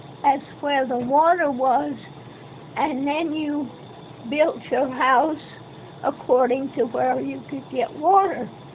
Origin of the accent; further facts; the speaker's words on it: Florida, United States; Well, I grew up in Florida.